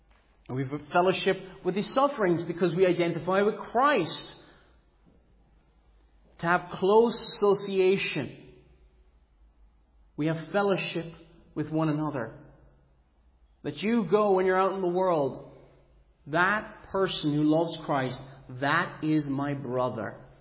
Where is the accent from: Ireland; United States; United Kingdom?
Ireland; Cork, Munster; I'm originally from Cork myself.